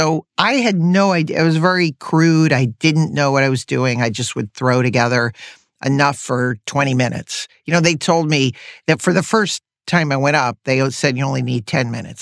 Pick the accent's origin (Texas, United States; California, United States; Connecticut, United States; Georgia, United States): Connecticut, United States; also born or lived in New York City; And they had left New York City, actually, to, you know, to. We grew up in Connecticut.